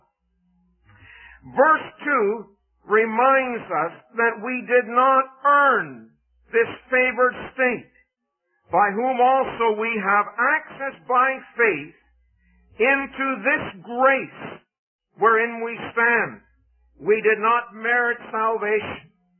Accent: Canada; And I said, I'm from Canada.

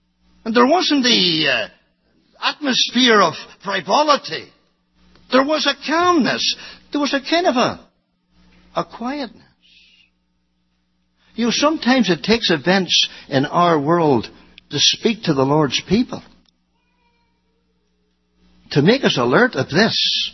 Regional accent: Ireland; I'm not at all brave at all, even though I'm Irish.

